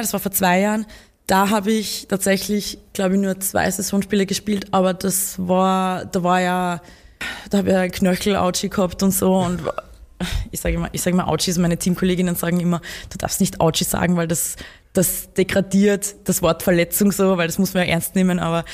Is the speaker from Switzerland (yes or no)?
no; Upper Austria, Austria; also ich bin aus Oberösterreich.